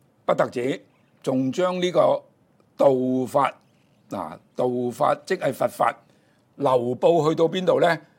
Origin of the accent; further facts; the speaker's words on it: China; 咁所以呢菩提薩多呢我哋中國人呢就乜嘢都希望呢簡潔了當，就用咗菩薩。